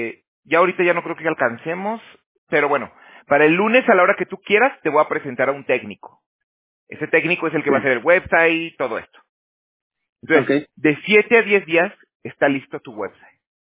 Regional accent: Mexico; moved away; yo ya tengo 12 años aquí de que me salí de México

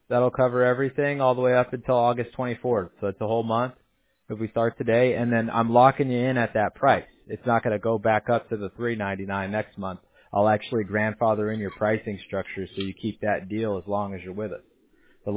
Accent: California, United States; I grew up in Southern California.

